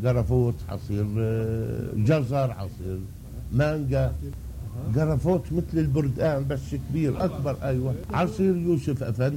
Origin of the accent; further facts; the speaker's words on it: Hebron, West Bank, Palestine; also born or lived in Saudi Arabia; now in Jordan; أنا اشتغلت في السعودية 28 عام، هذا اللبس اللي لابسه لبس سعودي، 28 سنة في السعودية، والحين أنا في الأردن وبجي هنا في بلدي.